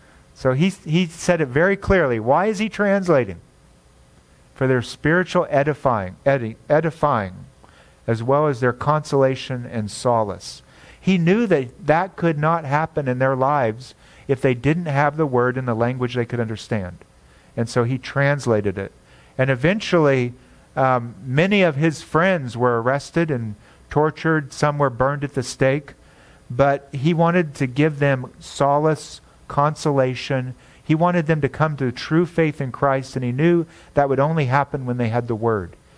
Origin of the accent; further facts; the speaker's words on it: United States; because I'm very American, and being very American, I think very individualistically.